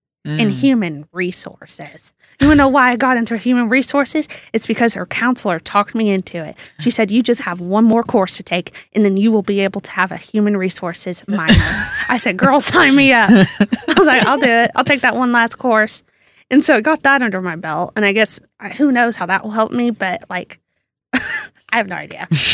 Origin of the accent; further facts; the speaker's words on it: Midlothian, Texas, United States; I'm from the Dallas area. It's a suburb called Midlothian.